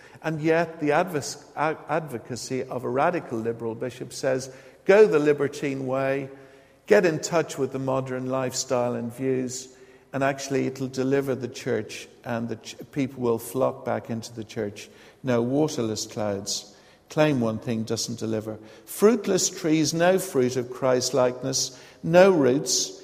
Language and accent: English; Ireland; now in Eastbourne, United Kingdom; You know, I come from Ireland and I know about water-filled clouds in Ireland.